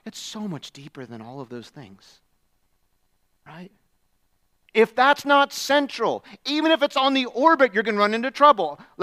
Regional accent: United States; I know what a mile is. Most of the rest of the world doesn't, but I'm an American, so I know what a mile is.

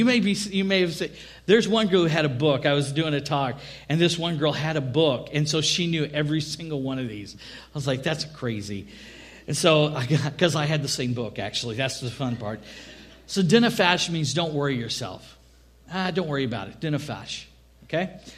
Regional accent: Scotland, United Kingdom; I love Scotland. I am Scottish.

